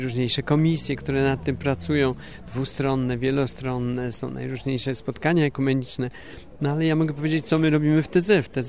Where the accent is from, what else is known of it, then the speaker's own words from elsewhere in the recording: Poznań, Greater Poland Voivodeship, Poland; Pochodzę z Poznania, z parafii Zmartwychwstania Pańskiego, która była prowadzona, jest do dzisiaj prowadzona przez Ojców Zmartwychwstańców.